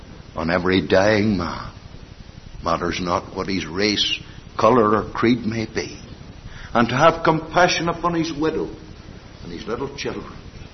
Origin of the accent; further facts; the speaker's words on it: Ireland; now in Canada; and I'm an Irishman yet, although I'm a Canadian citizen